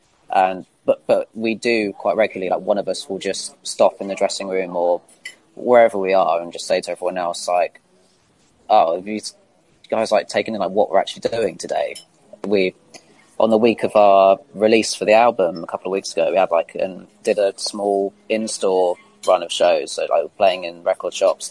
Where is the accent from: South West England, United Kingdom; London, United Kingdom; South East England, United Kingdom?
South East England, United Kingdom; Isle of Wight; we're all from the Isle of Wight